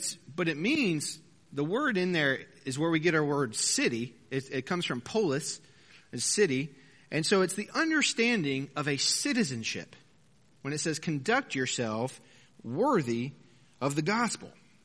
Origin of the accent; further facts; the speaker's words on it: Philadelphia, Pennsylvania, United States; now in Texas, United States; If you say, where are you from? I'm from Pennsylvania, right? I'm a Philadelphian. I'm not a Texan. I will never be a Texan because I wasn't born here four generations ago.